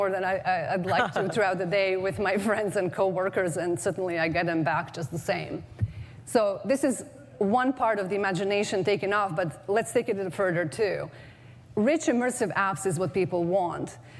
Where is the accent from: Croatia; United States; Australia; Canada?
Croatia; my niece, Anya, back in my home country of Croatia.